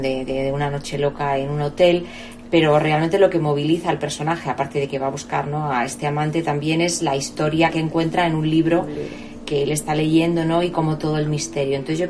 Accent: Madrid, Community of Madrid, Spain; Porque, bueno, yo soy madrileña, siempre he vivido aquí.

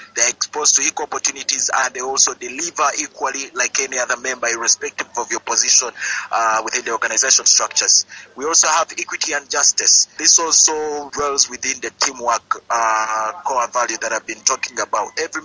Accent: Uganda; I'm from Uganda.

